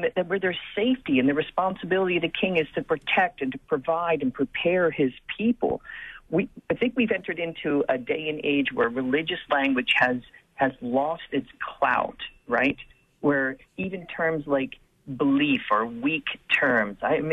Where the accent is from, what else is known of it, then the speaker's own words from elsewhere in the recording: United States; And then secondly, I'm an American citizen and will proudly serve my country as I do in the armed forces.